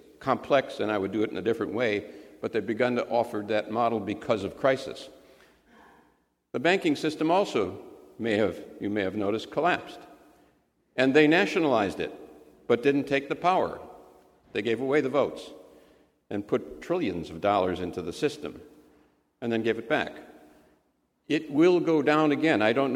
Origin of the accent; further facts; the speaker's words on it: Wisconsin, United States; This is prehistory. I'm from Wisconsin.